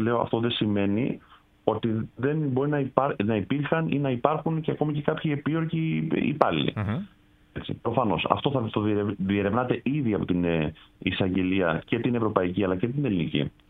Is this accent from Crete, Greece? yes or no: yes; Crete, Greece; εγώ βάζω μέσα και την Κρήτη, τον τόπο μου